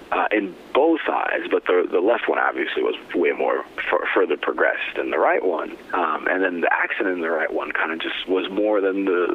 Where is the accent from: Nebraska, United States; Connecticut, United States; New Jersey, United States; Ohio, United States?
Connecticut, United States; also born or lived in Nigeria; Yeah, grew up in Connecticut. And here we are